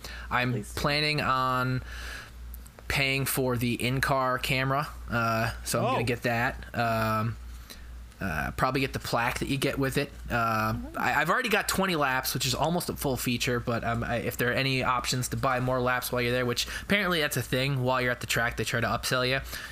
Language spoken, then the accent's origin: English; Albany, New York, United States; I am going to be heading back to my hometown of Albany, New York